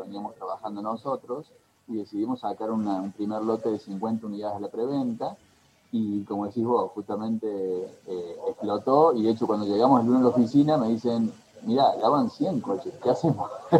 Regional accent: Argentina; Como argentino

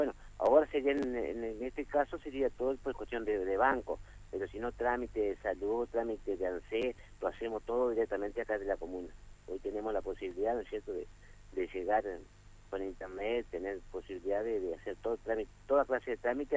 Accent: Rosario del Tala, Entre Ríos, Argentina; yo hace 15 años que estoy acá en Guardamonte. Yo soy oriundo de Rosario del Tala. Por negocio me vine acá a Guardamonte

